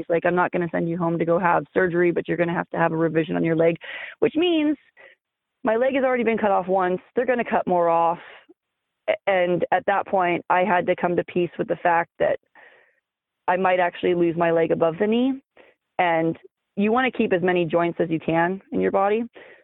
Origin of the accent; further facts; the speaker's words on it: Northwest, United States; And while I'm from the Northwest and I have friends in that area